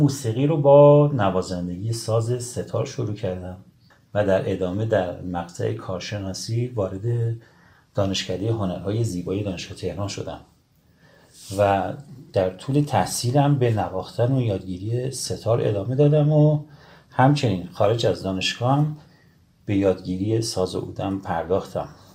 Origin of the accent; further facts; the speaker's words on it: Bijar, Kurdistan, Iran; born there; خب من زاده کردستانم، شهر بیجار.